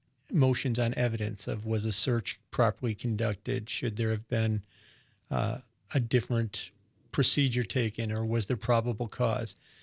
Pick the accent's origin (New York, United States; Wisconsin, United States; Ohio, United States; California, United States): Wisconsin, United States; Wausau; I grew up in Wausau and I hunt up in Lincoln County.